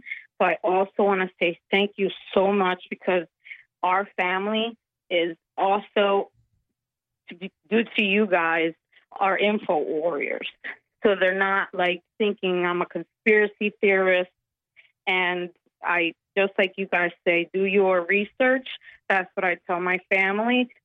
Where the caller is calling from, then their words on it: New Jersey, United States; I'm calling from New Jersey.